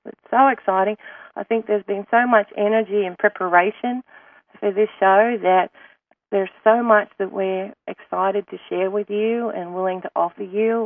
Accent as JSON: {"language": "English", "town": "Sydney", "region": "New South Wales", "country": "Australia", "accent": "Australian", "said": "I have an accent, and if you haven't picked it yet, it's Australian. I'm originally from Down Under, the beautiful Australian. I wasn't in the outback. I was on the coastal town of Sydney, Australia."}